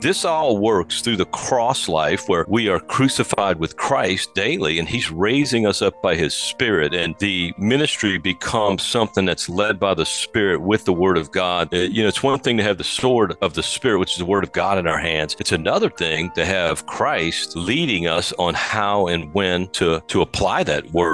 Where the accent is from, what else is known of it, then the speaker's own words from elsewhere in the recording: New Orleans, Louisiana, United States; And that's where I grew up in New Orleans.